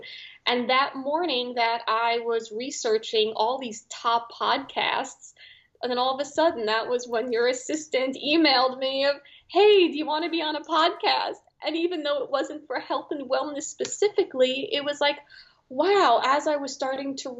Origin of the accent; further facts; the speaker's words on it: New York City, New York, United States; I am from New York City. So at least I was going back home.